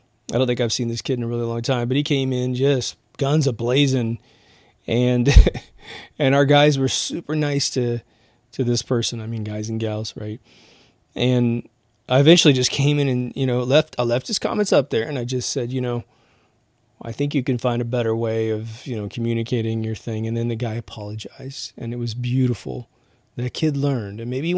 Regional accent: Kansas, United States; I grew up in Kansas with the … record albums always showing a boat going off the edge of the world

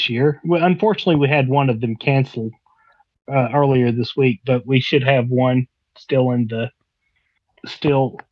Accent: the South, United States; accent: southern; My southern accent, of course, makes that sound like something else.

